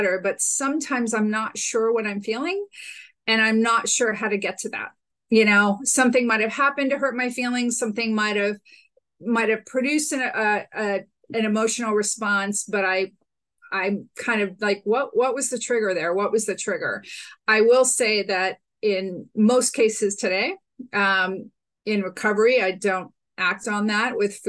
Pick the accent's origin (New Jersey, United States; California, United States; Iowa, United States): California, United States; San Francisco; I grew up in San Francisco in the late 60s, early 70s